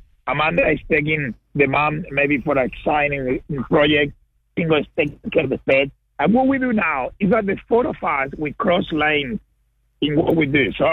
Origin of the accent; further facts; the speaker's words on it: Perth, Western Australia, Australia; born there; my accent is fake. I actually was born in Perth.